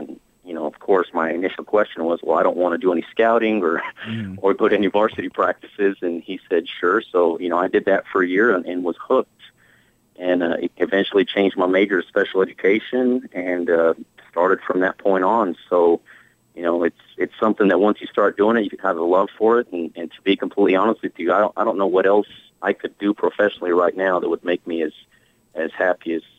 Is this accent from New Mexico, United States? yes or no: yes; New Mexico, United States; Well, I'm originally from New Mexico, grew up in eastern New Mexico